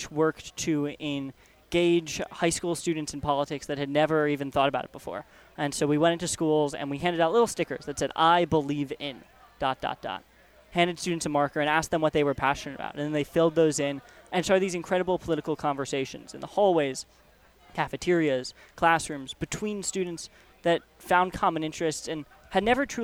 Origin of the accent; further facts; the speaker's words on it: New Jersey, United States; Yeah, I am originally from New Jersey. Now I go to school up in Vermont at Middlebury College.